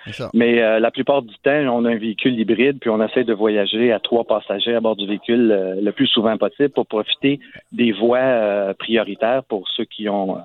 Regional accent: Gatineau, Quebec, Canada; Moi, je suis né à Gatineau, j'ai grandi à Gatineau, je connais plusieurs enjeux dans cette municipalité.

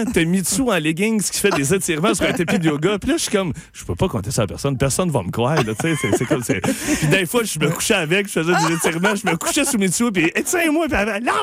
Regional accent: Laval, Quebec, Canada; je viens d'ici, je viens de Laval, du Patelin-Fabreville

